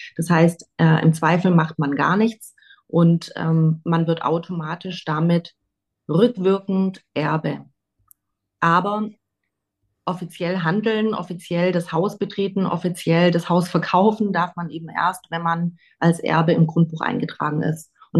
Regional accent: Stuttgart, Baden-Württemberg, Germany; ich bin 36 Jahre alt, gebürtig aus Stuttgart

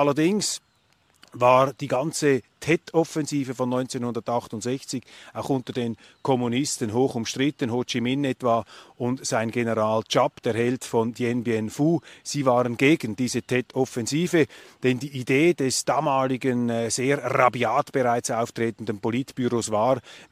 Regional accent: Switzerland; Und als Europäer, als Schweizer, beschleicht einen hier immer das Gefühl, dass unsere Welt da schwächelt

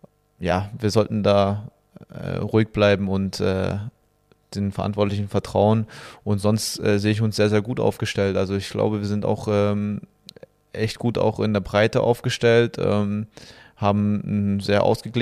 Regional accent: Stuttgart, Baden-Württemberg, Germany

